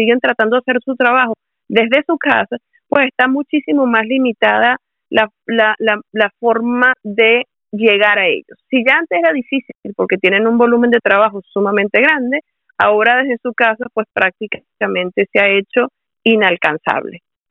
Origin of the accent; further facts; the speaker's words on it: Venezuela; moved away as an adult; now in Canada; Me gradué de abogado hace muchísimos años en mi país de origen, que es Venezuela. Me gradué de abogado en Caracas, Venezuela. Ejercí allá por más de 15 años y emigré a Canadá. Emigré a Canadá con mis hijos, mi esposo, en el año 2010